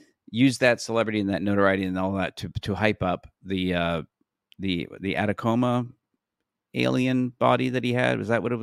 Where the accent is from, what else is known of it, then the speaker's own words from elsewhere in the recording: Canada; I'm from Canada.